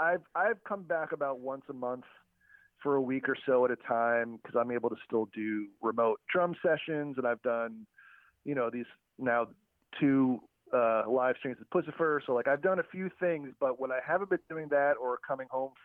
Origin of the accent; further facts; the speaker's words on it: New York City, New York, United States; growing up in Manhattan and living in Bushwick, like, it wasn't like that at all for me